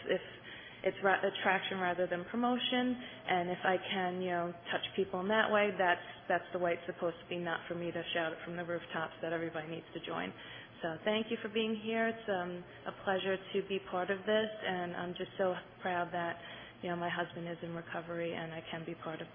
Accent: New York, United States; from New York.

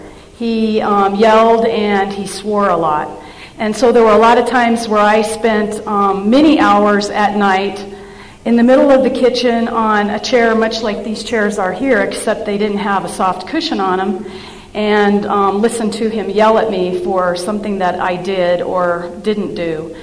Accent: Denver, Colorado, United States; born there; I was born in 1960 in Denver, Colorado.

